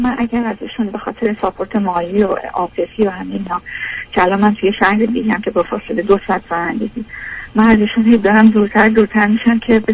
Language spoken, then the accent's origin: Persian; Iran; moved away as an adult; من از ایرانم خیلی با خودم پول آوردم،